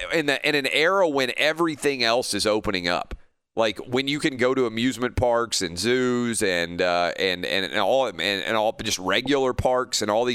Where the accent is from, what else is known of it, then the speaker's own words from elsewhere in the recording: Tennessee, United States; 30,000 fans in Bristol, in my home state of Tennessee here.